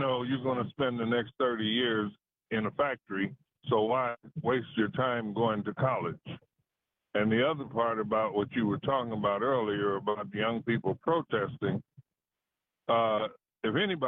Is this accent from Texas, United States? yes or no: no; Detroit, Michigan, United States; When I was in high school and we were talking to them about going to college, they laughed at us. So I'm from Detroit.